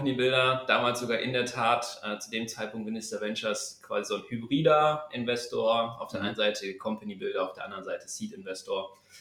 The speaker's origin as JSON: {"language": "German", "region": "North Rhine-Westphalia", "country": "Germany", "tie": "born or raised there", "lives_now": "Cologne, Germany", "said": "bin 31, wohne aktuell in Köln, bin aber ursprünglich ein Kind des Pots. Und mich hat es damals für den Job hier ins Rheinland verschlagen."}